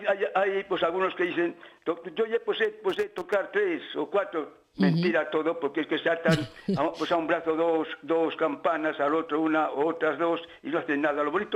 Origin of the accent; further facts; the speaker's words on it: Villarrín de Campos, Castile and León, Spain; now in Villavante, Spain; fui afincado en Villavante porque me casé ahí. Yo soy de Villarrín de Campos, pero casado en Villavante